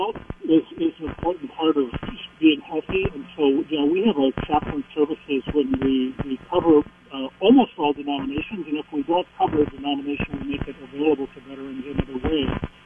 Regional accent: Mankato, Minnesota, United States; You know, I was raised in Mankato, and my dad is a veteran

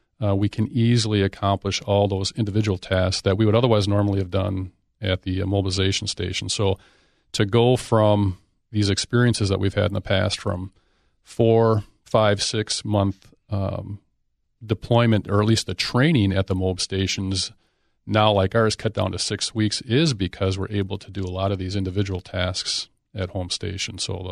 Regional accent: White Bear Lake, Minnesota, United States; now in Stillwater, United States; graduated from White Bear Mariner. But a little bit of a traitor because I moved from White Bear and ultimately raised my family in Stillwater, Minnesota, and that's where we reside today.

